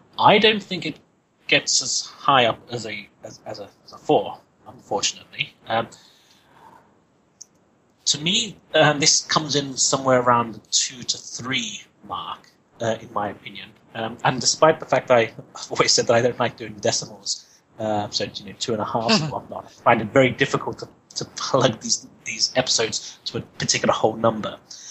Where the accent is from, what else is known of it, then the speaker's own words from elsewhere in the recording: London, United Kingdom; from London.